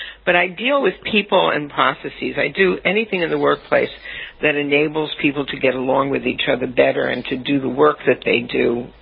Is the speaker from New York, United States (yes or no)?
yes; New York City, New York, United States; I grew up in New York City. I have an extensive business background from being a kid working in New York City.